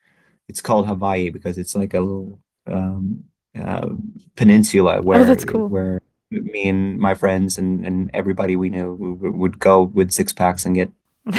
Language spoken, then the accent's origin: English; Linköping, Östergötland, Sweden; English is a second language; Where I grew up in Linköping